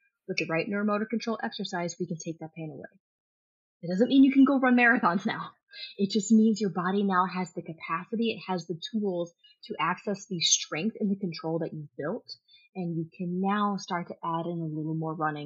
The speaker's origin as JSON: {"language": "English", "region": "Kentucky", "country": "United States", "tie": "born or raised there", "said": "because I grew up in Kentucky, okay? So, of course, I pretended to ride a horse."}